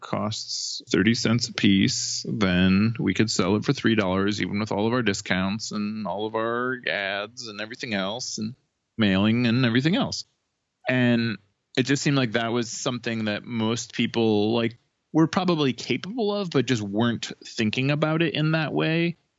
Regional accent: Cleveland, Ohio, United States; I mean, it's also like I'm from Cleveland, so there's a strong like labor union background, you know, moral obligation to like owning the means of production and all that that I had grown up in.

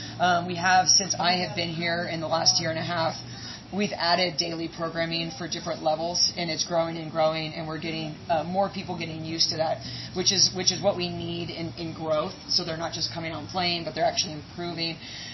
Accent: Oregon, United States; Well, I'm from the West Coast, and on the West Coast it's much more organized. It's been there for a lot longer. I'm from Oregon.

